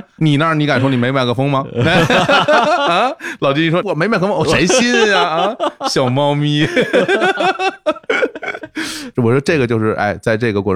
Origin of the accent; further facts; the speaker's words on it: Beijing, China; 一方面当然是因为我是北京人